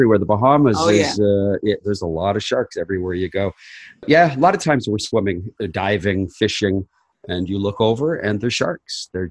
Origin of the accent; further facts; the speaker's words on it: Canada; now in United States; We lived in Canada. We're both Canadian. Now we're dual citizens.